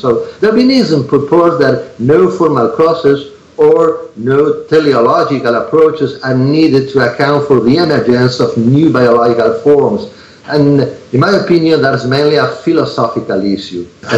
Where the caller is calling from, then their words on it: Spain; Yeah, I'm talking from Spain.